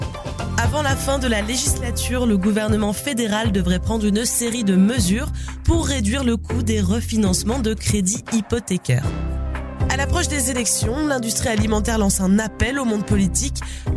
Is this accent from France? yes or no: no; Belgium; Voilà de quoi relativiser la crise énergétique dont on parle tant, ou du moins ses effets chez nous en Belgique.